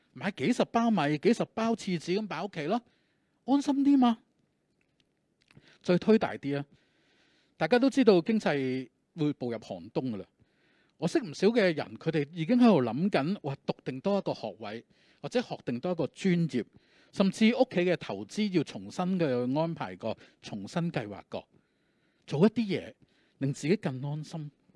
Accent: Hong Kong; 基本上這是社會的共識，或者是我們香港人慣常的做法。

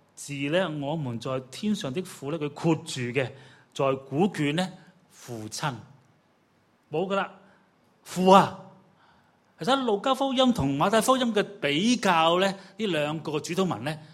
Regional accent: China; 我調翻轉，我翻大陸啊，我係中國人啦

